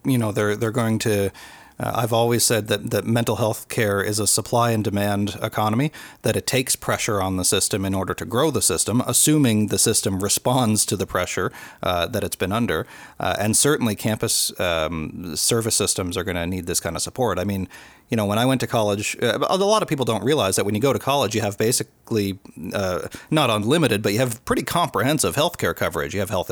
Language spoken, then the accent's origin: English; Cape Breton, Nova Scotia, Canada; I'm from Cape Breton, Nova Scotia.